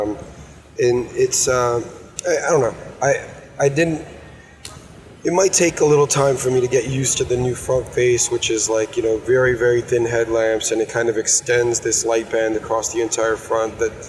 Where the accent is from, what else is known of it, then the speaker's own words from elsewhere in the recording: New York, United States; I grew up in New York, and I like the Javits Center.